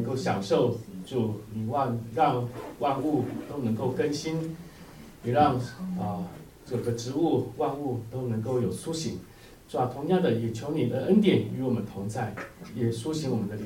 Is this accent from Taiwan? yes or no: yes; Taiwan; also born or lived in Singapore; 那我在台湾呢，我们通常元宵呢，除了吃汤圆之外呢，我们还有一个很重要的活动啊，就是点灯笼